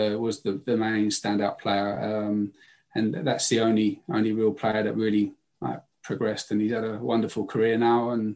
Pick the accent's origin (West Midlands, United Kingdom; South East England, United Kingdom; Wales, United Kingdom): South East England, United Kingdom; Like I was traveling in from Kent.